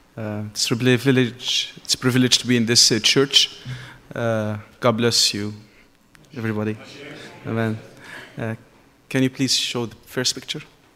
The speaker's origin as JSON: {"language": "English", "town": "Gaza", "region": "Gaza Strip", "country": "Palestine", "tie": "born or raised there", "also_born_or_lived": "Nazareth", "second_language": "English", "said": "I'm living in West Bank, that's in Bethlehem. I grew up in Gaza 14 years."}